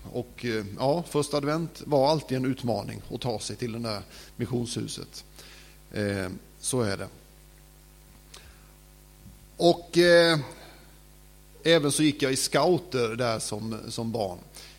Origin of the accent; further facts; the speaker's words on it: Marieholm, Skåne, Sweden; Hemma i Marieholm så har vi haft barn- och ungdomsgrupper.